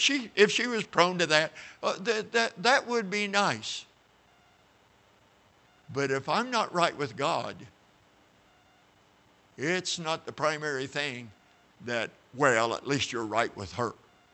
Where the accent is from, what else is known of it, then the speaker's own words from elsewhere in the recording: Oklahoma, United States; I'm from Oklahoma. I get made fun of being an Okie and all that kind of stuff. And I love Oklahoma.